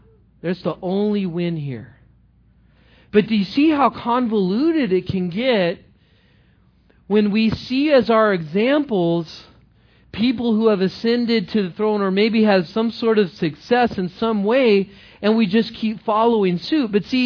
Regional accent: Los Angeles, California, United States; You know, I grew up in Los Angeles area, and there, you know, I didn't live in South Central LA, but I live like 20 miles east of Los Angeles.

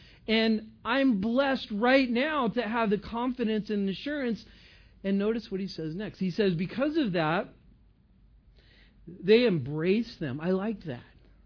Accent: California, United States; And I am from California, so I can say that.

